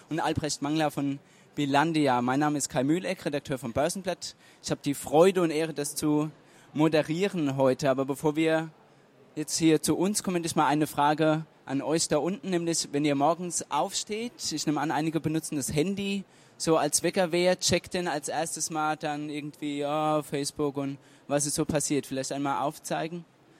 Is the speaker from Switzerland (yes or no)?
no; Hesse, Germany; Ich bin Hesse